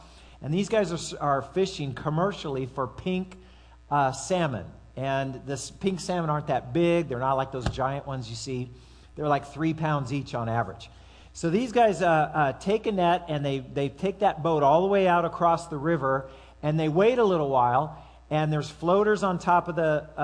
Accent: California, United States; I come from Southern California. There's no natural lakes hardly at all down there.

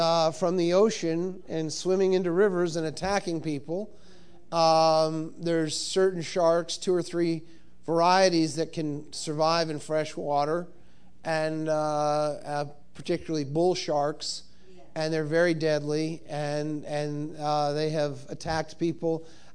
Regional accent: Cape Cod, Massachusetts, United States; I grew up on Cape Cod. We never had to worry about sharks when I grew up on Cape Cod.

